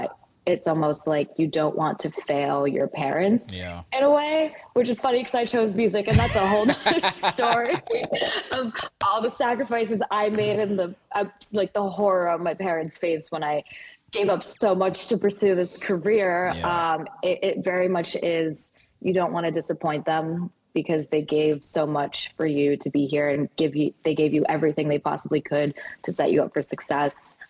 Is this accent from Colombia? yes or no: no; Russia; accent: American; now in United States; Russia. I was born and raised in Russia. We came here as refugees in 2000.